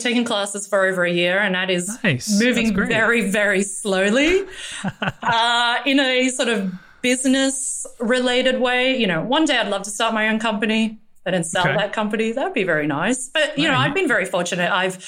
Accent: Melbourne, Victoria, Australia; now in New York, United States; I would have to say Melbourne, and not because I'm from Melbourne. I have lived in a lot of different cities and countries

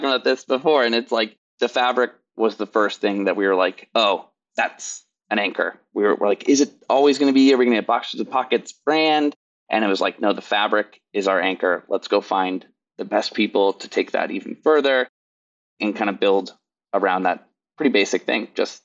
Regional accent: Kansas City, United States; And I grew up in Kansas City.

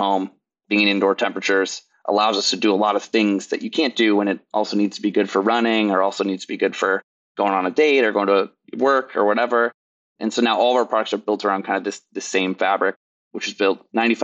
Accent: Kansas City, United States; And I grew up in Kansas City.

